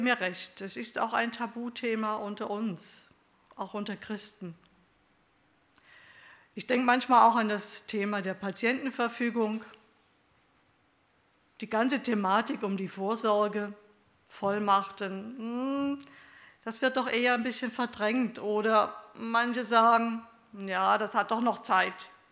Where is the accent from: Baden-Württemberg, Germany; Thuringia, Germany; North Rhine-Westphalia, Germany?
Baden-Württemberg, Germany; Stuttgart; Ja, auch ich war im Juni in Stuttgart, das ist ja meine Heimat